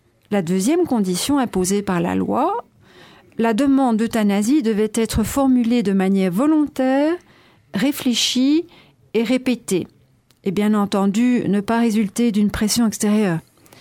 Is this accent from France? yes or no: no; Belgium; chez nous, en Belgique